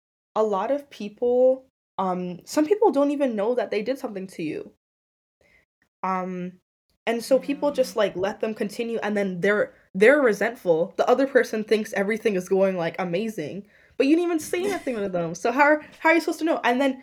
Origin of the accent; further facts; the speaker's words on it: St. Vincent & Grenadines; I'm Caribbean too. I'm from St. Vincent, and so obviously my grandparents and stuff, did that treatment to, like, my parents.